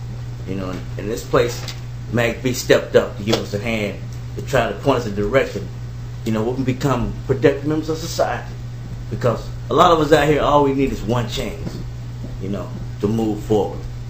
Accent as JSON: {"language": "English", "town": "Kansas City", "region": "Missouri", "country": "United States", "said": "I'm from Kansas City, Missouri, U.S. Army."}